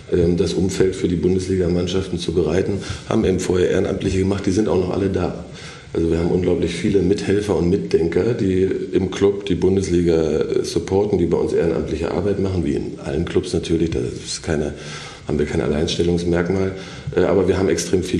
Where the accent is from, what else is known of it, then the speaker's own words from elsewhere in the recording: Potsdam, Brandenburg, Germany; ich habe auf Schotter angefangen, in Potsdam, ich komme aus Potsdam.